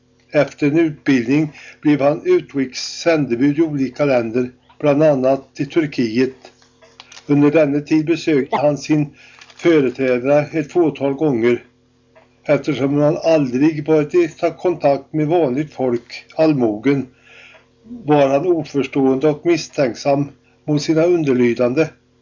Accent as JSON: {"language": "Swedish", "region": "Östergötland", "country": "Sweden", "tie": "born or raised there", "said": "i min hembygd Östergötland"}